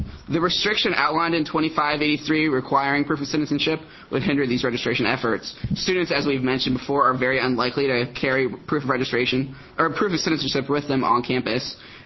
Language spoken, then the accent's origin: English; Beaverton, Oregon, United States; now in Portland, United States; I went to high school at Beaverton High School in Beaverton, and I actually live in North Portland now, though.